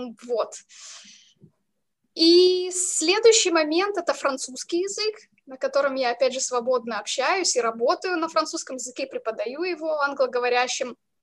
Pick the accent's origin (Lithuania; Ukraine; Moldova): Moldova; moved away as an adult; Я родилась в Молдове. Там провела 24 года своей жизни.